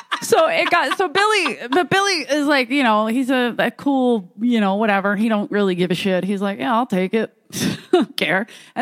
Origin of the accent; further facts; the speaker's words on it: Ireland; Anyway. I'm Irish, so it's just who